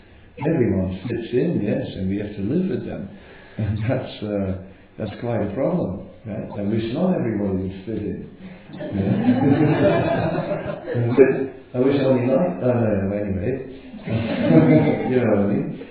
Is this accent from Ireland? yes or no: no; Netherlands; I am from Holland in Europe